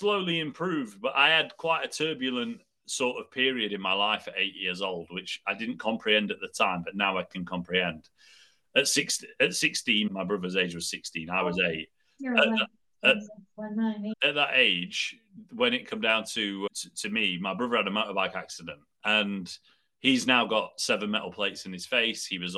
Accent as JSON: {"language": "English", "town": "Sheffield", "region": "Yorkshire and the Humber", "country": "United Kingdom", "tie": "born or raised there", "said": "I grew up in Sheffield. I'm from Sheffield originally. And I come from a very poor family at the time."}